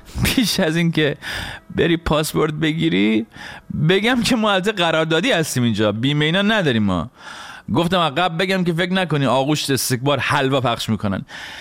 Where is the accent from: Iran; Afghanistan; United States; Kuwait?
Iran; برای ما مردای ایرانی، برای ما مردایی که در جامعه مرد سالار بزرگ شدیم